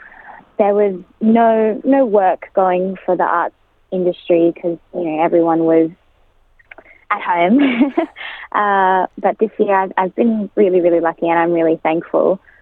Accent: Brisbane, Queensland, Australia; and Brisbane, Queensland, is my home state.

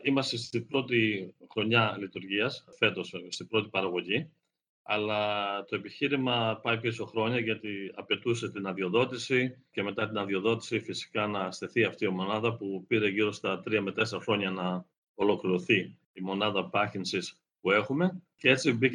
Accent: Australia; now in Greece; και τώρα που είμαι μόνιμα εδώ, πολλοί ακόμα έχουν πρόβλημα να αναφερθούν στο όνομά μου.

